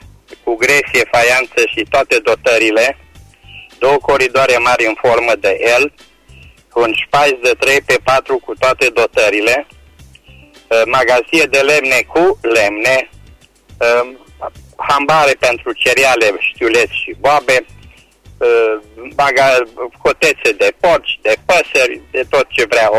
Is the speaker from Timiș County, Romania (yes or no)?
yes; Timișoara, Timiș County, Romania; sunt din Timișoara.